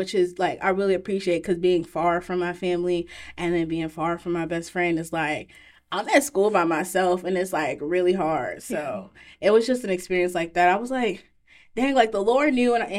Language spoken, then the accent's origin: English; Davenport, Iowa, United States; also born or lived in Chicago; I was born in Chicago, but I tell people, like, I'm from Davenport, because that's all I know. Like, when I go to Chicago, I feel like a tourist.